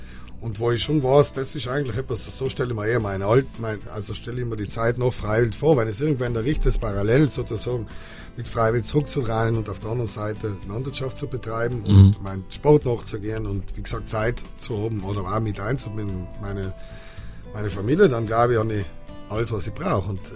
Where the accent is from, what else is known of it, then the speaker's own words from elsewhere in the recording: Brixen, Trentino-Alto Adige, Italy; als Brixner, als Südtiroler, als Mensch, der sich Traditionen anschaut, der Bräuche lebt